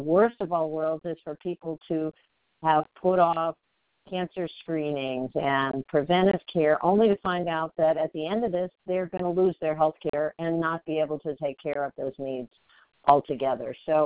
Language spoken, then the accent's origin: English; Kansas, United States; which unfortunately still includes my home state of Kansas